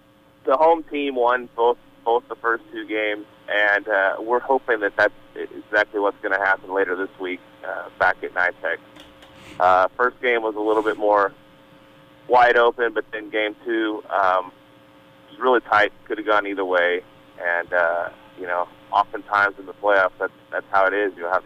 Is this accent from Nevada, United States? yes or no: no; Abilene, Texas, United States; Yes, I grew up in Abilene, up there not too far from you in West Texas.